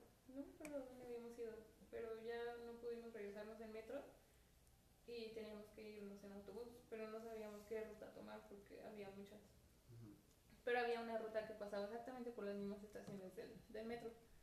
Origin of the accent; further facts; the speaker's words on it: Mexico; Como buenos mexicanos traumados, ¿no?